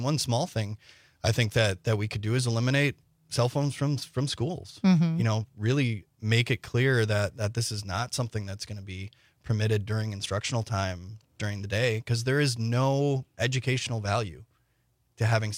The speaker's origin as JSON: {"language": "English", "region": "Wisconsin", "country": "United States", "tie": "born or raised there"}